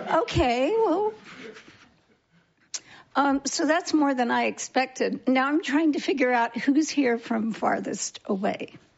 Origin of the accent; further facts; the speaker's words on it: Connecticut, United States; And I'm from Connecticut, so that's not as far either.